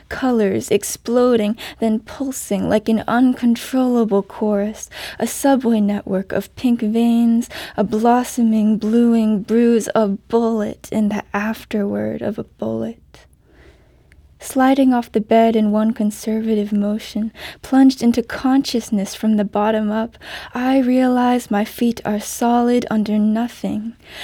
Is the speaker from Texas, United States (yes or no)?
no; Florida, United States; also born or lived in New Mexico; now in St. Louis, United States; I'm also not a St. Louis native, and when I was growing up in Florida and New Mexico, I certainly didn't see cardinals